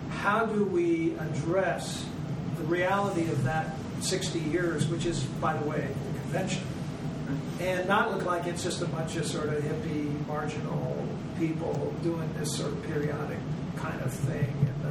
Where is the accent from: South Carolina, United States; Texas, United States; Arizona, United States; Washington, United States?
Texas, United States; when I was a kid, growing up in Texas, there were no, I never saw a periodic market until I went to Europe, right?